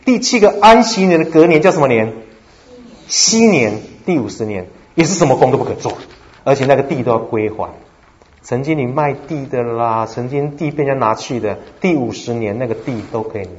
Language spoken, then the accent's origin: Chinese; China; 我们中国人会讲礼拜一第一天，礼拜二第二天，对不对？